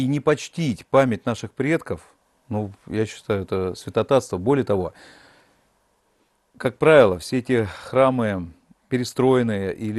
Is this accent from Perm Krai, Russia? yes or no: no; Moscow, Russia; born there; Вот я родился в Москве. Сейчас, погружаясь в эту программу, узнавая какую-то новую информацию, первый раз за свои 47 лет я узнал